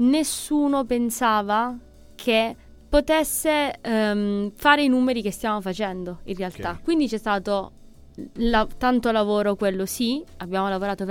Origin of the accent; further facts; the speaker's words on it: Apulia, Italy; moved away as an adult; io, come penso si è intuito dall'accento, vengo dalla Puglia